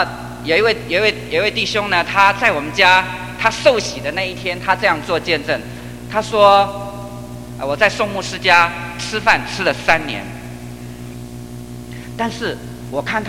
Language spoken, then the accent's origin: Chinese; Taiwan; now in Japan; 我是土生土长的台湾的年轻人，